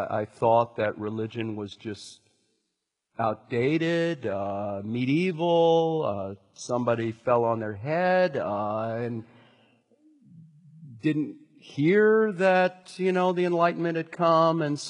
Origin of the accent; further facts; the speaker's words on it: New York, United States; So I was raised in New York in a Jewish family, conservative Jewish family.